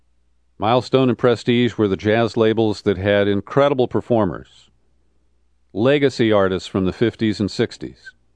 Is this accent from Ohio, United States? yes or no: yes; Cincinnati, Ohio, United States; growing up in Cincinnati, just up the Ohio River from Bowling Green, this song's always meant